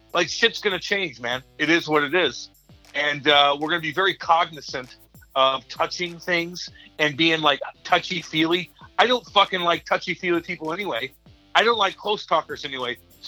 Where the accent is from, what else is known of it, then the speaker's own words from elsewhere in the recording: Eureka, Missouri, United States; I'm from Eureka, partner, and I'm getting groceries dropped off at my house.